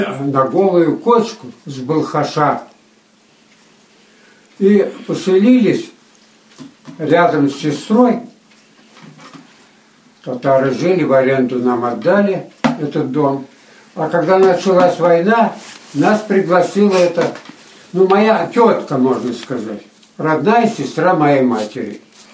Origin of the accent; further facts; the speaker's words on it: Kayla, Kemerovo Oblast, Russia; born there; Кайла, Яйского района.